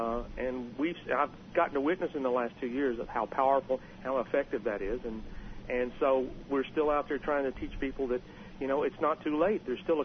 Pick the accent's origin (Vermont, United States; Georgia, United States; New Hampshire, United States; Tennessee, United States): Tennessee, United States; Bristol; everybody in my hometown of Bristol, Tennessee said, oh, you can't make a living writing music.